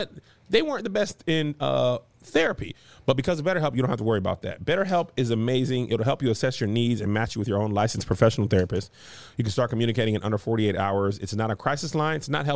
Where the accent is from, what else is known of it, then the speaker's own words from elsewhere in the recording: El Paso, Texas, United States; Because I'm from El Paso, Texas. They usually don't have the best of most things.